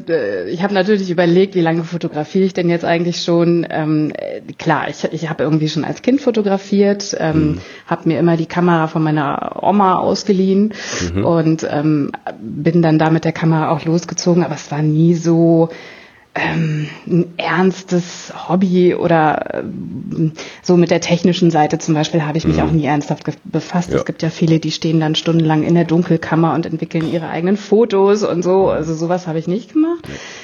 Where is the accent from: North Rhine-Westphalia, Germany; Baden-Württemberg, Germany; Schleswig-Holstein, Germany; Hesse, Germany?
North Rhine-Westphalia, Germany; Gelsenkirchen; born there; also born or lived in Krefeld; now in Münster, Germany; ich komme aus Münster, allerdings auch nicht gebürtig. Ich bin eigentlich ein Pottkind. Ich bin geboren in Gelsenkirchen. Bin dann in Krefeld zur Schule gegangen.